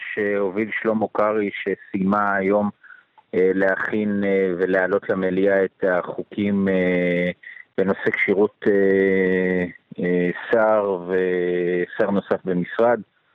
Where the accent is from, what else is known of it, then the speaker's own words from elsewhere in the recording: Petah Tikva, Central District, Israel; אני מפתח תקווה, המשנה לראש העיר, מפתח תקווה, בן 50, נשוי ואב לשלושה.